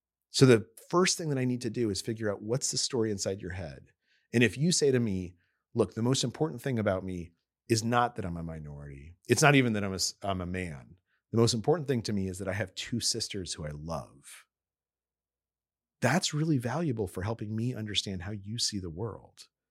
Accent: New Mexico, United States; I'm someone who grew up in New Mexico. I'm an American.

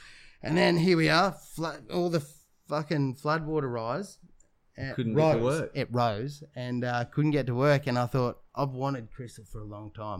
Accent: Muswellbrook, New South Wales, Australia; also born or lived in Macleay Island; So I was born in New South Wales, down in Musselbrook, Hunter Valley.

